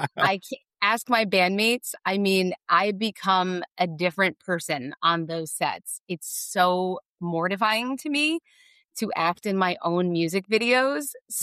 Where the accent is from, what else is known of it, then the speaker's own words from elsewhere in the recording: New Jersey, United States; My two bandmates grew up in Pennsylvania. I grew up in New Jersey.